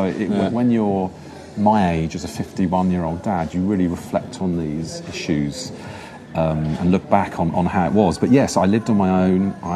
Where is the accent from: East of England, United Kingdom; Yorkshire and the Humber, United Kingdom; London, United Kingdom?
London, United Kingdom; Feltham; So I come from West London. I come from a place called Feltham, which is very near Heathrow Airport.